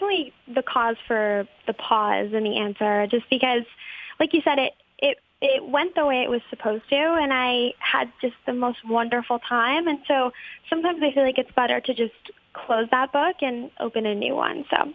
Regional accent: Detroit, Michigan, United States; I'm from Metro Detroit, and just all of us coming together to make a positive difference is it just makes me smile.

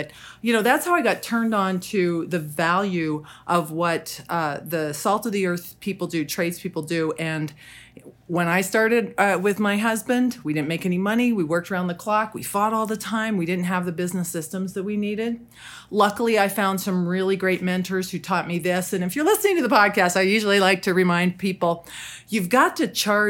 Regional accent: Salt Lake City, Utah, United States; And when I was growing up in Salt Lake City, my dad was not handy.

